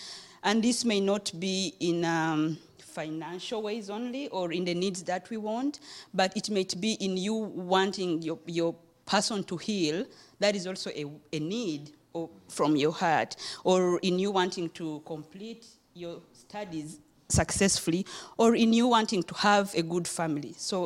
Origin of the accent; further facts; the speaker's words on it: Uganda; moved away as an adult; now in Canada; I'm from Uganda, East Africa.